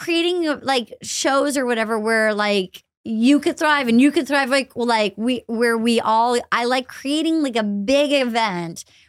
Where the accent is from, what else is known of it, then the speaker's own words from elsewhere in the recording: East Coast, United States; which has been really nice that this fall in New York, because I'm from the East Coast